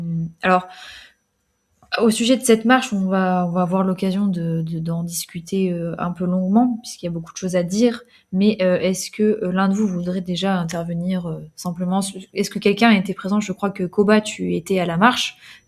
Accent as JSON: {"language": "French", "country": "France", "said": "on a assez bien senti en tant que Français"}